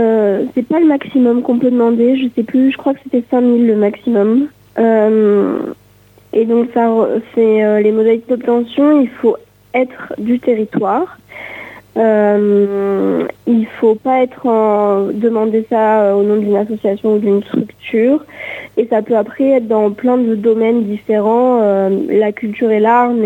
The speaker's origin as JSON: {"language": "French", "region": "Occitanie", "country": "France", "tie": "born or raised there", "moved": "as an adult", "lives_now": "Montpellier, France", "said": "moi j'ai grandi en Lozère jusqu'à mes 18 ans, j'y ai vécu et après je suis partie à Montpellier où je vis là depuis 8 ans maintenant."}